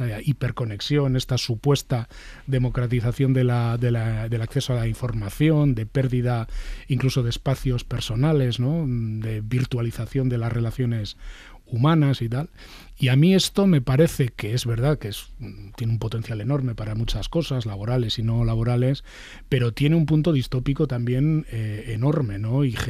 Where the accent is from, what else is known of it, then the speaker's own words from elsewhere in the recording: Bilbao, Basque Country, Spain; Yo nací en Cruces, pero he vivido en Bilbao siempre. Nací, como nacíamos todos los niños, prácticamente o en Cruces o en alguna de las clínicas de Bilbao, pero soy de Bilbao.